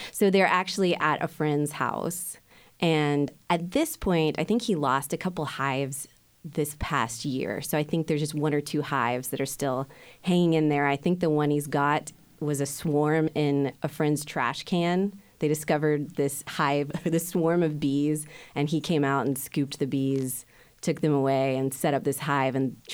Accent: Florida, United States; You know, I grew up in North Florida, believed a lot of weird things about what Catholics believed that weren't actually true.

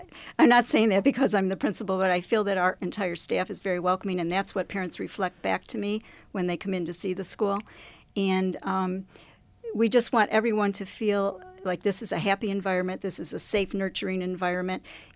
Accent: Oswego, New York, United States; I grew up in Oswego, New York, and the Sisters of St. Joseph from Rochester had a school there.

